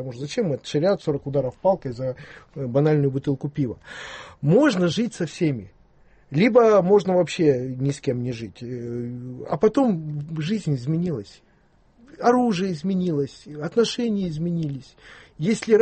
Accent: Russia; Меня тоже раздражает, как, даже не как россиянин, а как жителя Земли.

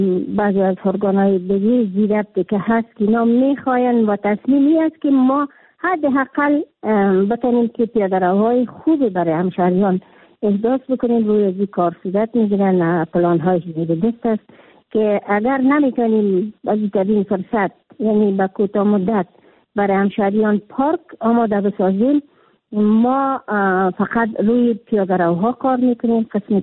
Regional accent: Kabul, Afghanistan; در شهر کابل، که خودم یک کابلی هستم

